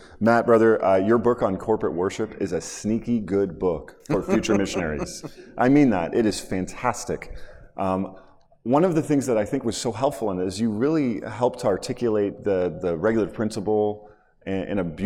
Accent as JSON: {"language": "English", "country": "Canada", "said": "I'm a Canadian. Yeah. I haven't been to many places in America."}